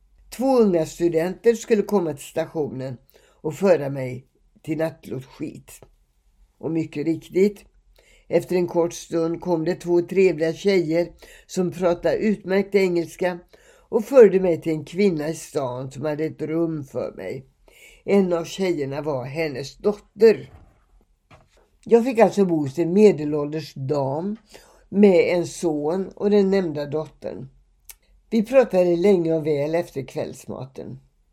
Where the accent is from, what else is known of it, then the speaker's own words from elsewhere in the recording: Russia; born there; first language Ingrian; Swedish is a second language; Mitt första språk är ingermanländska, en östfinsk dialekt med många ryska ord i. Men ryska kunde jag inte före 2006. Under min uppväxt tänkte jag ändå då och då att jag en dag vill lära mig språket som man pratar i landet jag föddes i.